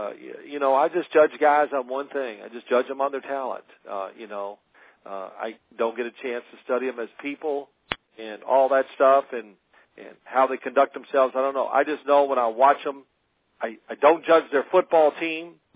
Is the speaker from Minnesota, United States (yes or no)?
no; Louisville, Kentucky, United States; I grew up in Louisville, Kentucky, so, I mean, it's not a huge city like New York, but it still is a city.